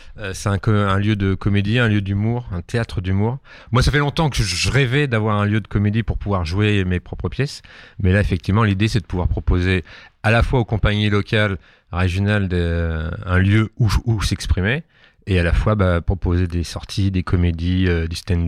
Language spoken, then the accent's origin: French; Le Havre, Normandy, France; moved away as an adult; also born or lived in Paris; Ben moi, je suis du Havre, j'ai fait toutes mes études ici, etc. Toute ma famille est encore ici. Moi, je suis parti quand j'avais une vingtaine d'années sur Paris. Je suis monté à la capitale, comme on dit.